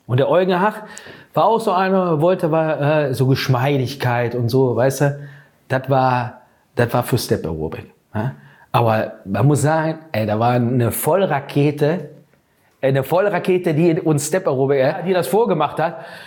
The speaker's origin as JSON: {"language": "German", "region": "North Rhine-Westphalia", "country": "Germany", "said": "wenn du bei uns im Ruhrgebiet machen würdest, habe ich gesagt, wirst du getötet."}